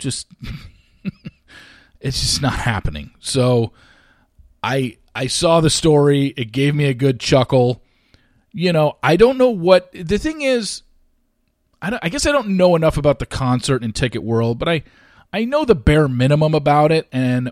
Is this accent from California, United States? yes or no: yes; California, United States; I grew up in Southern California. There were a lot of tickets, a lot of concerts at the Forum in L.A.